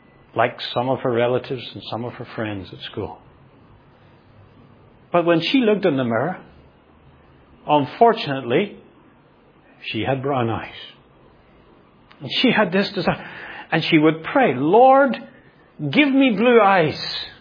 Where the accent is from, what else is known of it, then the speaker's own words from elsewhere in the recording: Northern Ireland, United Kingdom; I grew up in Northern Ireland.